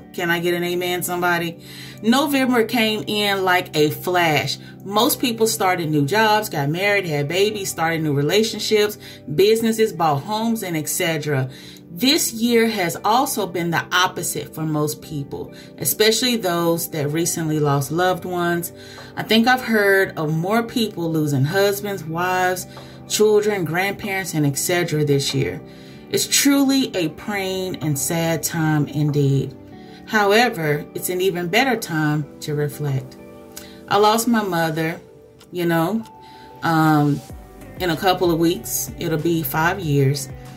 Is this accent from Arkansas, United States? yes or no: yes; Arkansas, United States; So I'm originally from Arkansas, so that's what we call it there, all right? I know y'all call it stuffing someplace else, but it's dressing in Arkansas.